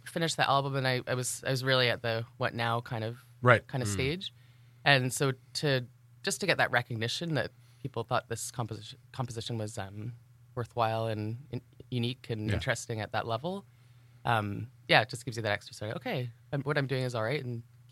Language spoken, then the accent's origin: English; London, Ontario, Canada; also born or lived in Toronto; I grew up in London, Ontario, but I lived in Toronto for a number of years.